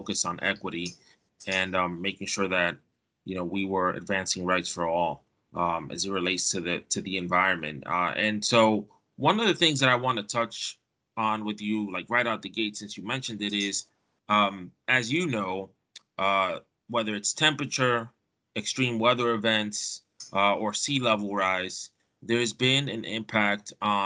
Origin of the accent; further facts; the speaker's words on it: Bronx, New York, United States; I grew up in the Bronx in New York, and similar to you, just went about life, not really knowing about the environment space.